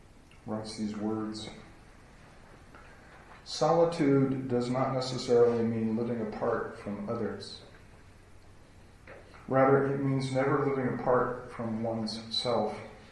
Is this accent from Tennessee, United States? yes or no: no; Santa Fe, New Mexico, United States; the news broke about a shooting at Santa Fe High School. And my first thought was for my hometown and my friends. With kids in high school, with teenagers. But it turned out there's a Santa Fe, Texas.